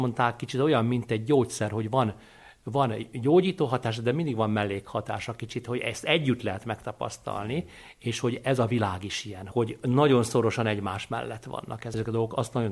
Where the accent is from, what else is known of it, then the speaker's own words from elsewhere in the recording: Hungary; Mondtam, hogy én Magyarországról vagyok